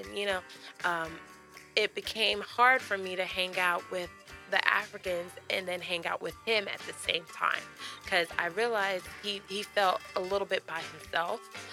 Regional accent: Greensboro, North Carolina, United States; When people ask, where are you from? Greensboro. I mean, I grew up in Greensboro, but I'll be like, Sierra Leone. So I would say I'm Sierra Leonean.

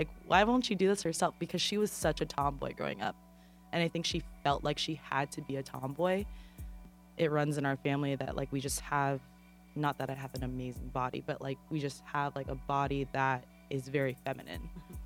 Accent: Philippines; because we love long names in the Philippines, is where I'm from, so I'm Filipino-American.

